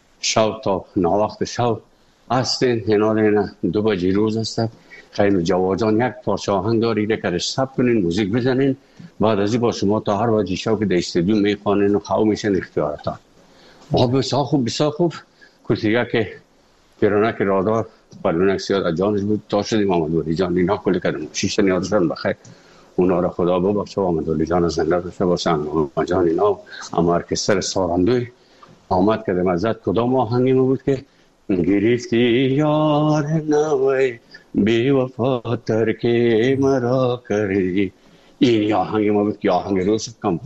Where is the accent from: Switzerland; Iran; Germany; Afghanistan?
Afghanistan; moved away; also born or lived in Moscow; از افغانستان بر آمدیم آمدیم سه مسکو 4 سال مسکو